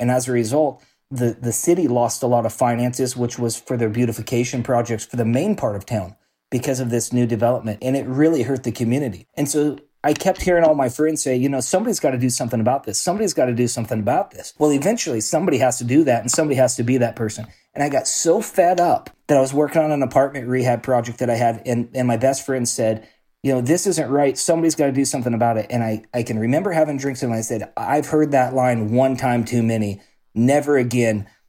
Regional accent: Salem, Oregon, United States; So grew up and born and raised in Salem, Oregon. And my dad was in construction. My mom worked for the local high school.

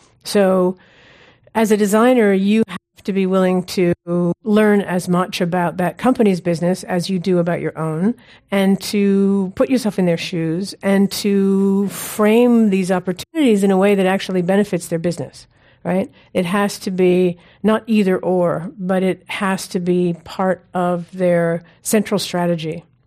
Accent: New York, United States; I am from New York, and so I think anyone here would be better qualified to answer that than me.

